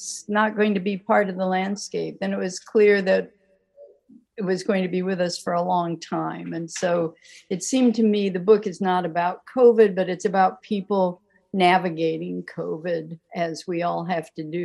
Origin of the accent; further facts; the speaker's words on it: Chicago, Illinois, United States; the Chicago River, which I had never really paid much attention to as a Chicagoan or as a writer.